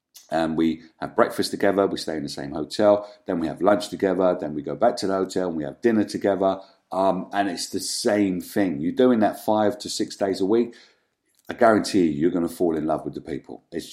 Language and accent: English; London, United Kingdom; I was born and bred in Hackney, and grew up with my mum and my brother on a council estate in Stoke Newington stroke Clapton. It was on Caesnuff Road. It was right between the two.